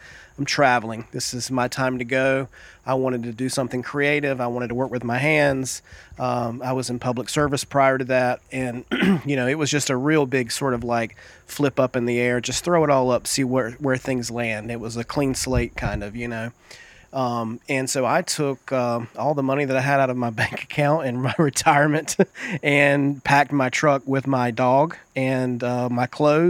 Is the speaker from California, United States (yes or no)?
no; North Carolina, United States; And she was from New York City, and I was from North Carolina, and we met and fell in love.